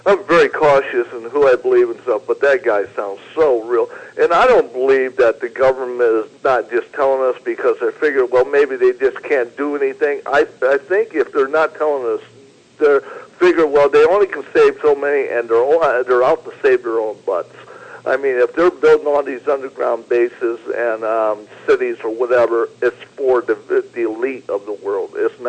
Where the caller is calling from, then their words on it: Phoenix, Arizona, United States; calling from Phoenix.